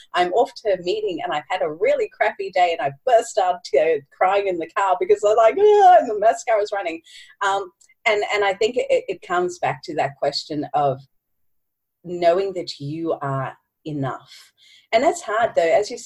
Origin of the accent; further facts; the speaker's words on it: Cape Town, Western Cape, South Africa; I'm from Cape Town, South Africa